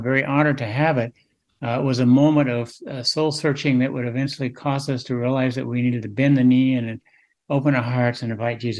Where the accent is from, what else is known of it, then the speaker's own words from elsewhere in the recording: Wichita, Kansas, United States; I came back to what would in essence be my hometown newspaper, although I grew up in Wichita. It was the Topeka paper.